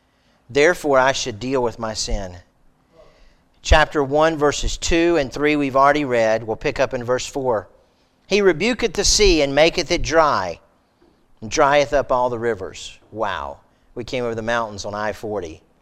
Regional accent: Florida, United States; And I grew up in Florida, never had an earthquake.

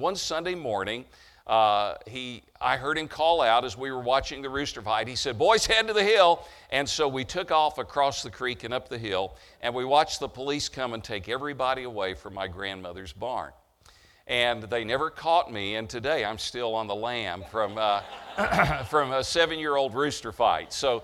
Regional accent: Tennessee, United States; As I said, I grew up in East Tennessee. My dad was not a pastor. As a matter of fact, my family was unchurched.

